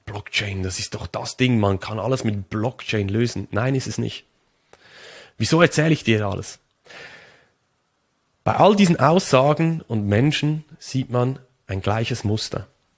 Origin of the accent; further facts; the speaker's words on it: Switzerland; ich als Schweizer muss ja Roger Federer nehmen